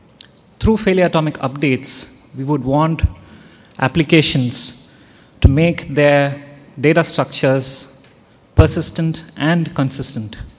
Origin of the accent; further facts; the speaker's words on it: India; I'm from India.